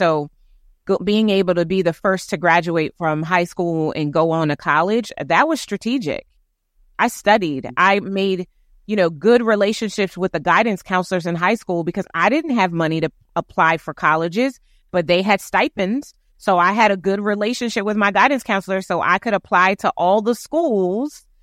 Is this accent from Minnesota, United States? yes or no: no; Newcastle, Delaware, United States; Okay. So I am from Newcastle, Delaware. That's where I live now. I'm a Delawarean.